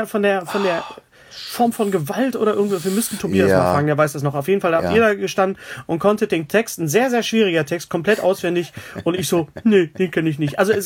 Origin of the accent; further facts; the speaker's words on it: West Germany, Germany; weil ich bin ja ein Wessi.